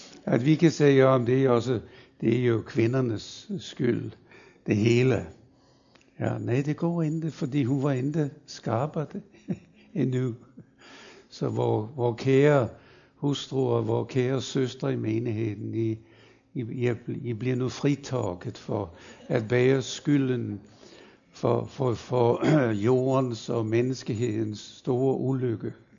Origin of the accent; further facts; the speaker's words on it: Germany; Danish is a second language; now in Denmark; Og det har man store problemer med i Tyskland, hvor jeg kommer fra.